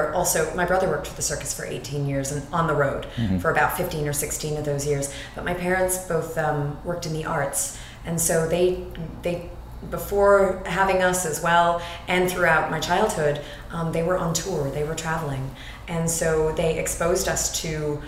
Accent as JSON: {"language": "English", "country": "Canada", "tie": "born or raised there", "said": "you don't say I'm from Canada. You say like, oh, well, I'm part this and I'm part that and everything. Mm-hmm. And so it was, I'm Scottish. And yeah. So I was raised with those Scottish roots."}